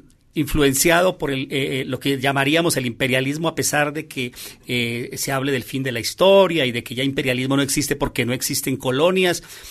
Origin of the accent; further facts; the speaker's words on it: Colombia; moved away; nuestro vecino Colombia, el país de donde yo vengo